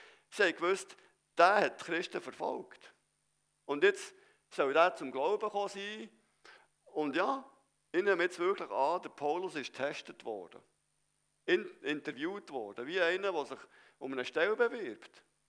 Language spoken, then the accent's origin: German; Switzerland; Das mit Zahlen, das verstehen wir doch ein bisschen als Schweizer.